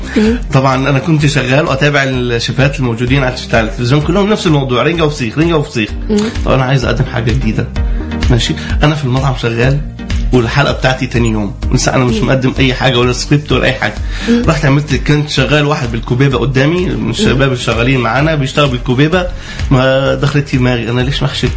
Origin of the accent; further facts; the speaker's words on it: Syria; now in Egypt; ده اللي موجود عندنا في سوريا